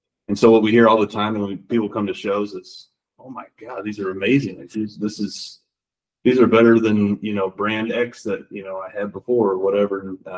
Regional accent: Jacksonville, Florida, United States; I grew up in just outside of Jacksonville, Florida.

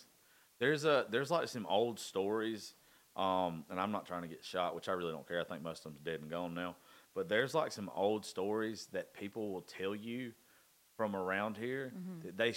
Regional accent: Georgia, United States; Like, I grew up in Dodge County

